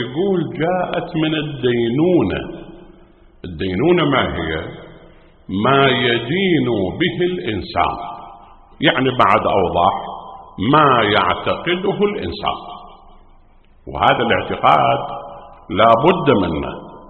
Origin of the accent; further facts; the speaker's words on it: Iraq; أكو مثلا عندنا في العراق أكو أجهزة مال تفتيت الحصى بالموجات الصوتية